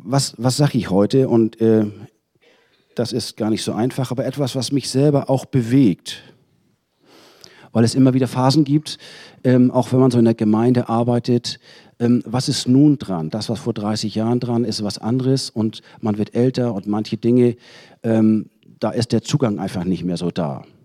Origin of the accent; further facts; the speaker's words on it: Schleswig-Holstein, Germany; Also, ich komme aus Nordfriesland, das ist noch weniger ein Thema.